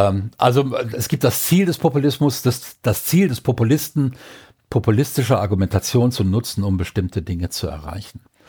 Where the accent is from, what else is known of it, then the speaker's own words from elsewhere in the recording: Mettmann, North Rhine-Westphalia, Germany; also born or lived in Düsseldorf; Ich bin ja in Düsseldorf geboren, in Mettmann groß geworden, das ist ja nicht so weit weg